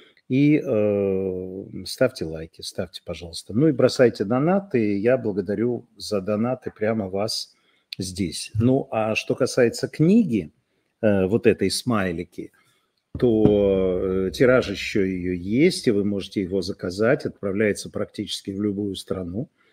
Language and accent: Russian; Russia; moved away; Я же уехал из России